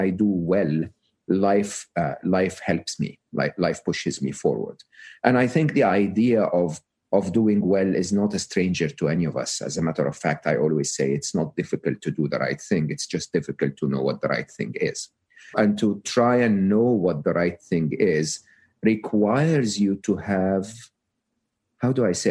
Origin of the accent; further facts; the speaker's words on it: Egypt; English is a second language; You know, I'm Egyptian, born and raised in Egypt. I went to public school, public university in Egypt.